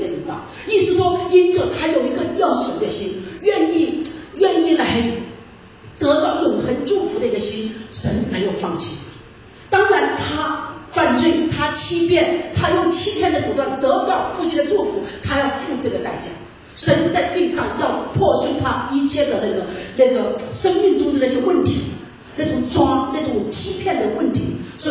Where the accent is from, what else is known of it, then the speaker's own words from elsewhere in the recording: China; 就我们中国人常常讲蒙福过年了